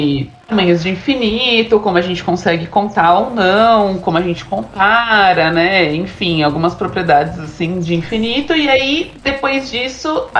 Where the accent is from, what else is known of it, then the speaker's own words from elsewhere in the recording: São Paulo, Brazil; Eu sou de São Paulo.